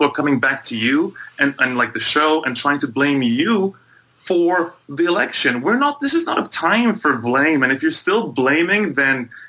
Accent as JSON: {"language": "English", "country": "Egypt", "tie": "born or raised there", "said": "growing up in Egypt under an oppressive regime that also had a fascination with history"}